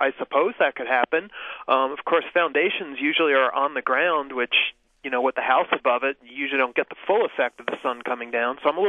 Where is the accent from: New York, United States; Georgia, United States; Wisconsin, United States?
New York, United States; Growing up in New York, I don't remember anyone ever successfully doing